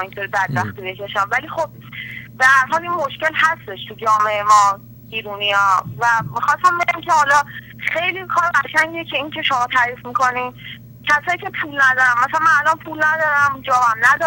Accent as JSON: {"language": "Persian", "country": "Iran", "moved": "as an adult", "said": "تازه هم یه ساله بودن از ایران اومدم،"}